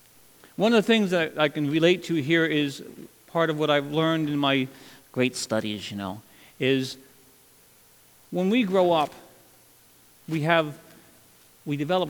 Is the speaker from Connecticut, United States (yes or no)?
yes; Connecticut, United States; And my paradigm from growing up in Connecticut was always that a person that goes into the ministry is like Pastor Ray